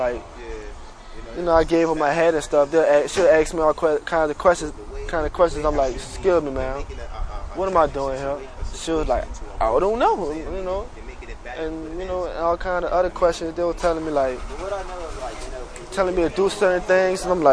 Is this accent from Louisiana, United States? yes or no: yes; New Orleans, Louisiana, United States; I'm from New Orleans.